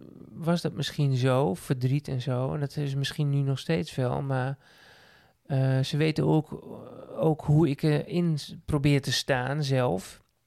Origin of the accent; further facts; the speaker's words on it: Assen, Drenthe, Netherlands; born there; vooral mijn moeder is heel vaak verhuisd binnen en rond Assen, waar ik geboren ben.